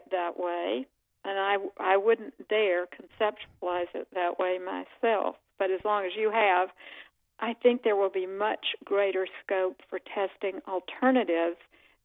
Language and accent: English; the South, United States; I grew up in the South. I know women are competitive, so I imagine flies were.